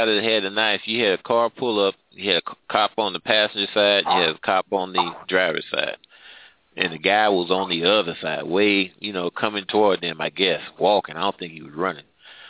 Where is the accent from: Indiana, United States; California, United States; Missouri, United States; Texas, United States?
Missouri, United States; St. Louis; Tell them I'm from Ferguson area in St. Louis.